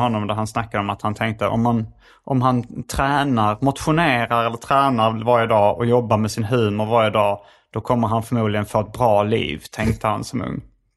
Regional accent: Stockholm, Stockholm County, Sweden; jag är mer stockholmare än du.

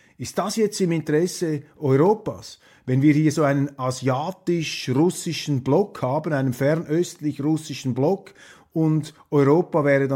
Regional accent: Switzerland

